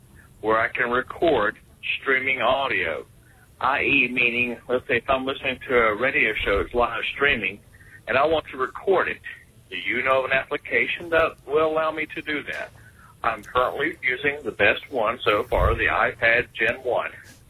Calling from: Monroe, North Carolina, United States; I'm calling from Monroe, North Carolina, and I have a question.

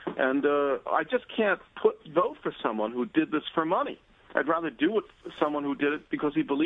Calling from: New York, United States; The Upper East Side in Manhattan.

